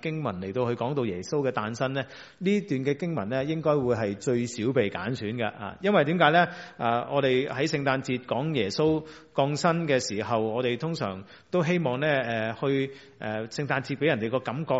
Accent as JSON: {"language": "Cantonese", "town": "Chaozhou", "region": "Guangdong", "country": "China", "said": "好似我哋潮州人講話叽叽咕叽叽嚇"}